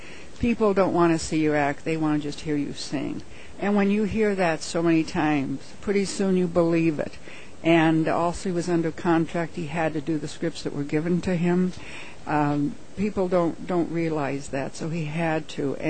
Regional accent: California, United States; also born or lived in Chicago / Michigan; now in Las Vegas, United States; I was born in Chicago. I left when I was a year old. I was raised in California, and I spent the last 10 years, in Michigan.

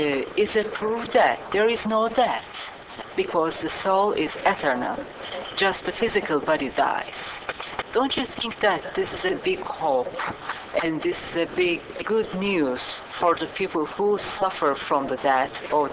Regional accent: Turkey; So I'm from Turkey.

